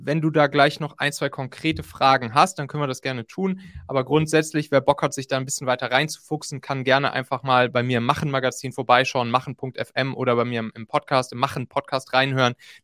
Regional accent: Hamburg, Germany; also born or lived in Rhineland; bin ursprünglich Rheinländer, groß und erwachsen geworden, wenn man das so nennen kann, bin ich dann in Hamburg. Und jetzt gerade lebe ich, ja, sozusagen local-mäßig etwas gemixt zwischen Wien, zwischen Lettland, zwischen Hamburg.

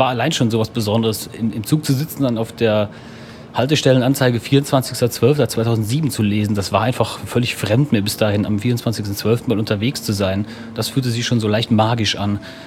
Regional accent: Neuwied, Rhineland-Palatinate, Germany; born there; now in Mannheim, Germany

